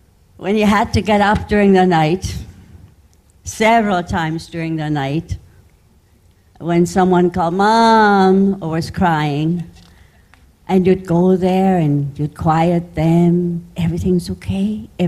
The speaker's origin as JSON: {"language": "English", "country": "Germany", "tie": "born or raised there", "said": "When we grew up in Germany post-war"}